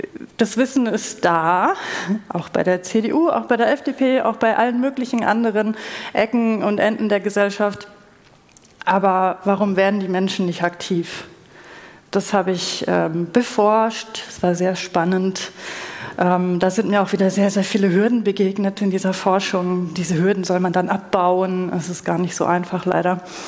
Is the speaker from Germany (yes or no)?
yes; Bavaria, Germany